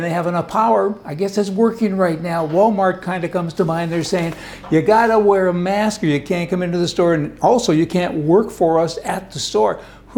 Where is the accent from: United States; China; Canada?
Canada; I'm Canadian. I don't want her to be Canadian.